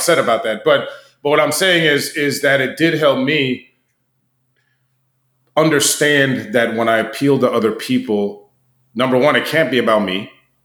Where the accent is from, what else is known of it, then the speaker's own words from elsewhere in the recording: East Coast, United States; I'm from the East Coast, so I already had to think on that one.